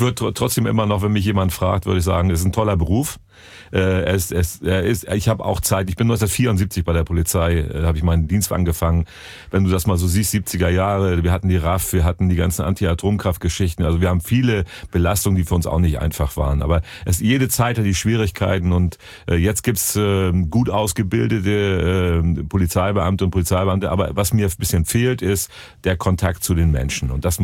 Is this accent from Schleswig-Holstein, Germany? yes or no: yes; Schleswig-Holstein, Germany; Ich komme ja vom Land aus Schleswig-Holstein und war so sogenannter Dorfscheriff.